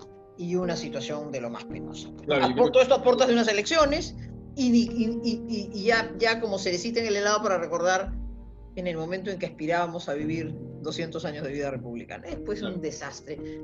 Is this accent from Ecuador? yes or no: no; Peru; un escenario que a mí no me gusta como peruana